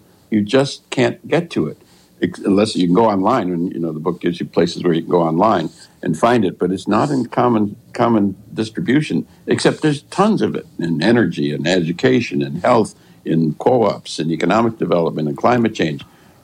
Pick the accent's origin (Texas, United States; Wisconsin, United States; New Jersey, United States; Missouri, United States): Wisconsin, United States; Racine; I often think I'm from Racine, Wisconsin.